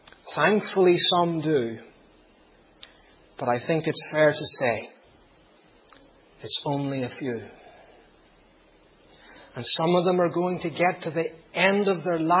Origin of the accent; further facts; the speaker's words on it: Northern Ireland, United Kingdom; I have many favourite Ulstermen, being an Ulsterman myself.